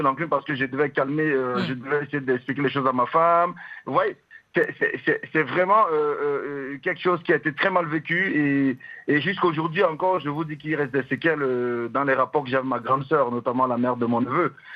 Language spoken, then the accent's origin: French; Cameroon; Non, je suis camerounais d'origine.